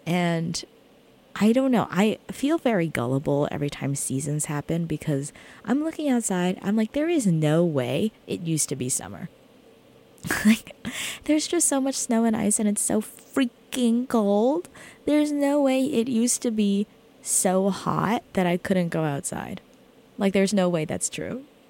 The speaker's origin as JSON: {"language": "English", "region": "New Jersey", "country": "United States", "said": "Like, I'm from New Jersey. Like, this is a very seasonal place."}